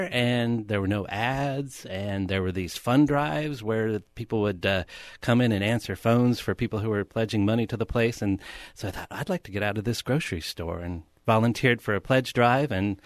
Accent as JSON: {"language": "English", "town": "Gold Beach", "region": "Oregon", "country": "United States", "tie": "born or raised there", "said": "I always grew up in, actually, Gold Beach, that was like a move to a big town for us."}